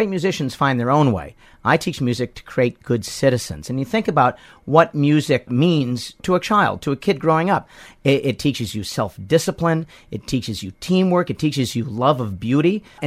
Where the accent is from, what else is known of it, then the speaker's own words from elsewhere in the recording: Cleveland, Ohio, United States; I grew up outside of Cleveland.